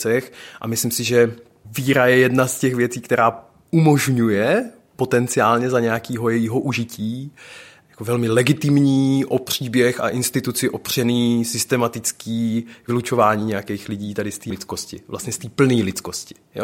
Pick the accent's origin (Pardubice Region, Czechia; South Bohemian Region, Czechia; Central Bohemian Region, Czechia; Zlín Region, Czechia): Zlín Region, Czechia; Já jsem kluk z Valašska a mám za sebou jako křesťanskou výchovu